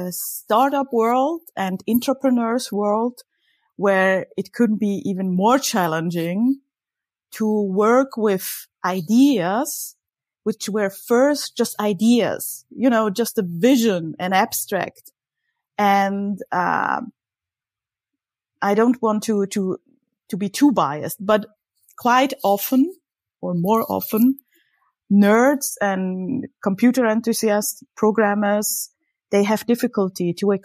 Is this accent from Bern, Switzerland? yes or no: no; Zurich, Switzerland; also born or lived in Warsaw, Poland; I was born in Warsaw, Poland, but grew up in Switzerland, as you said, near the Zurich Lake. I live here since 1981.